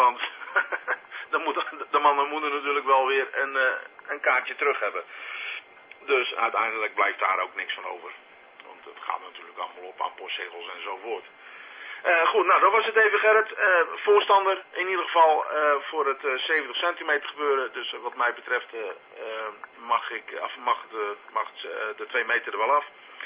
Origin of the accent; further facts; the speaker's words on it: Rotterdam, South Holland, Netherlands; Die is onderweg naar Rotterdam. Ja, die gaat even kijken waar ik vandaan kom.